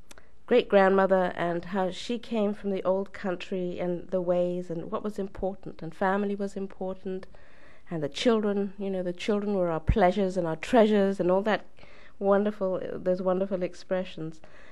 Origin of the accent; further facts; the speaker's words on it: United Kingdom; now in United States; As a British immigrant, I can see how wonderful America is and the golden opportunities and the freedoms